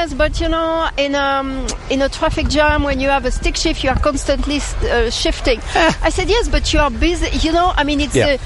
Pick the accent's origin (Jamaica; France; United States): France; English is a second language; because I come from France, and in France we learn stick shift.